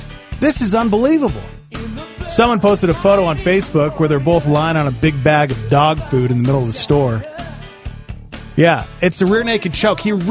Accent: Montana, United States; Growing up in Montana, I'd never heard of a deer running into a Wally World.

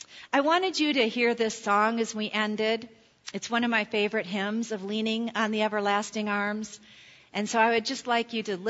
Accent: Michigan, United States; I'm from Michigan, so we really know Johnny Appleseed.

